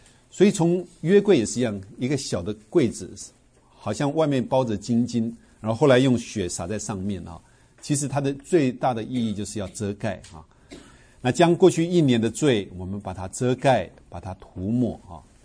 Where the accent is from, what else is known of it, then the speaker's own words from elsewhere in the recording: China; 我们中国人有时候会放生，对不对？